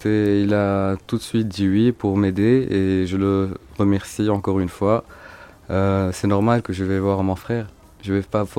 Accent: Tunisia; Non, on est des Tunisiens. Et ça nous fera énormément plaisir de réussir à partir de notre pays.

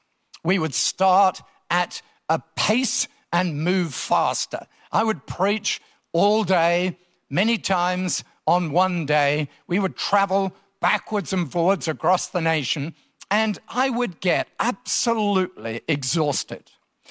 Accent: Salisbury, South West England, United Kingdom; moved away as an adult; also born or lived in Nottingham; now in Sydney, Australia; I'm actually, as you can tell by my accent, originally from England. First half of my life, I lived in England, down in the south near Salisbury and then in Nottingham. And for the last 30 years, have been based here in Sydney, Australia

